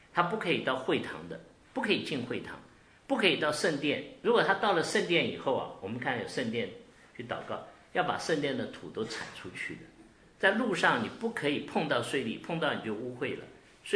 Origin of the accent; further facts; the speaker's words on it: China; 我们中国人叫汉奸，他们叫什么？